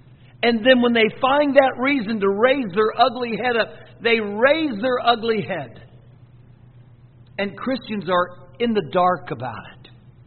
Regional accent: Marion, Indiana, United States; I live in Marion. That's my hometown.

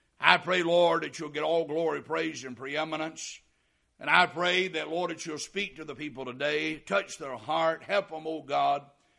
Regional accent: Walhalla, South Carolina, United States; And when I was raised in Walhalla, South Carolina

